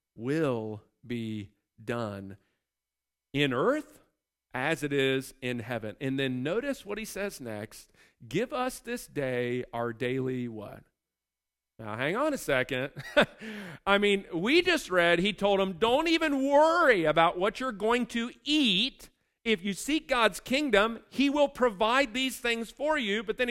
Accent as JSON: {"language": "English", "country": "United States", "said": "And I'm like, dude, I'm American. I have no idea what that means."}